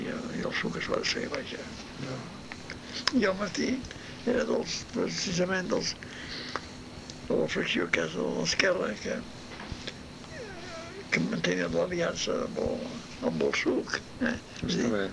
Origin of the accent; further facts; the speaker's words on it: Catalonia, Spain; now in Mexico; I aquí, coi, els catalans pues, no són feliços, si ens poden anar de baixa d'una cosa o altra.